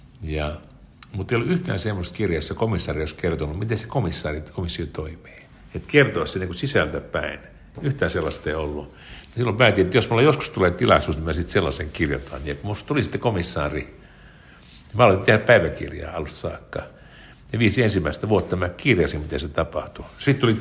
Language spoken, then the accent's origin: Finnish; Mikkeli, South Savo, Finland; now in Helsinki, Finland; Me asutaan Helsingissä, mutta mä oon Mikkelistä.